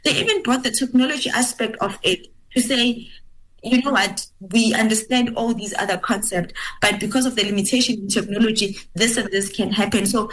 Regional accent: South Africa; I think I'll speak about South Africa since I'm from South Africa

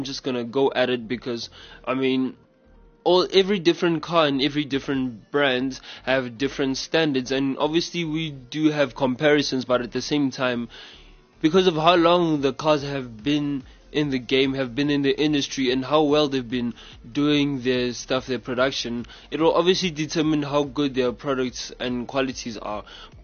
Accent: South Africa; accent: English South African; usually I sometimes use my South African accent, you know, my English South African accent

